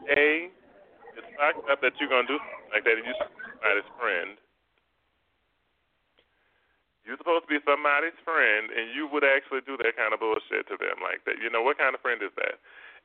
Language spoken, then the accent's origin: English; New Orleans, Louisiana, United States; I'm from New Orleans, and a lot of people are from New Orleans, and they still ain't used to that either